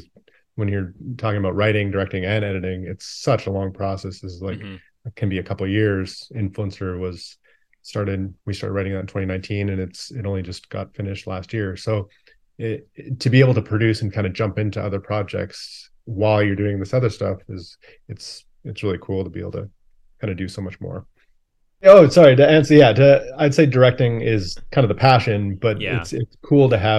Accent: Calgary, Alberta, Canada; now in Vancouver, Canada; But yeah, I grew up in Canada, mostly Calgary, Alberta, where we still shoot a lot of the movies. Mm-hmm. So it's kind of fun to, like, I'm in Vancouver now, but we just shot Brandon's movie in Calgary. And so I'm constantly back, family's there and stuff.

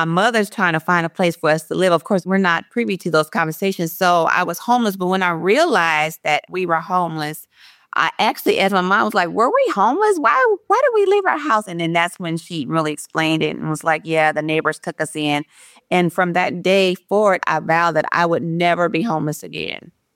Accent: Compton, California, United States; growing up, I'm from Compton, single parent household.

